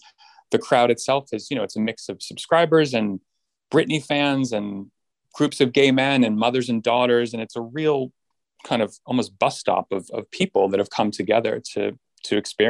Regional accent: Massachusetts, United States; I grew up outside of Boston and I went to USC

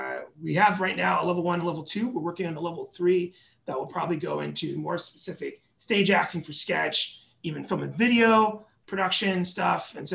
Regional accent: Herndon, Virginia, United States; So I consider myself a local kid. I grew up in Northern Virginia in Herndon and then went to American University.

